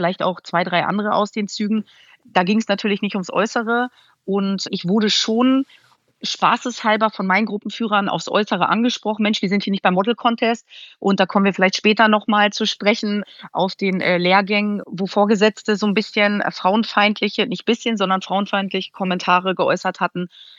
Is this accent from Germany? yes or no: yes; Lower Saxony, Germany; Ich komme vom Dorf aus der Lüneburger Heide und ich liebte und liebe sie immer noch, die Herausforderungen und die neuen Reize.